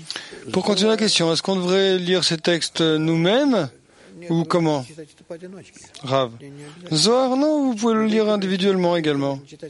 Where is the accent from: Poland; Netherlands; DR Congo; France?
Netherlands; Moi, je suis d'Europe, je suis de Néerlande, Hollande